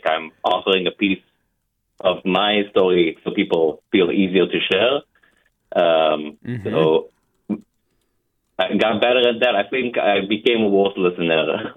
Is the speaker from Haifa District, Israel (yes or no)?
no; Tel Aviv, Tel Aviv District, Israel; English is a second language; moved away as an adult; now in United States; immigrated to the Bay Area about 10 years ago. There's very different communication styles where I came from Tel Aviv.